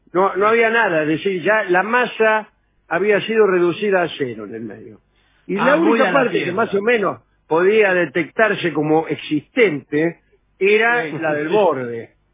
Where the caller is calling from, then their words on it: Barcelona, Catalonia, Spain; de Barcelona, mirá, gente de Barcelona.